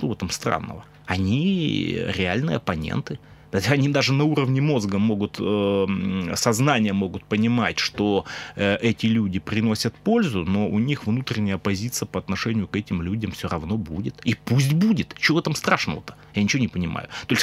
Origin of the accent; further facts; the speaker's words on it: Perm Krai, Russia; я, как житель Пермского края, как пермяк, возбуждаюсь по поводу этого.